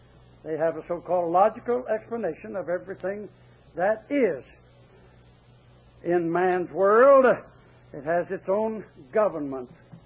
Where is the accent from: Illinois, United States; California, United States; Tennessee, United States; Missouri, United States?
Tennessee, United States; They found out I was from Tennessee.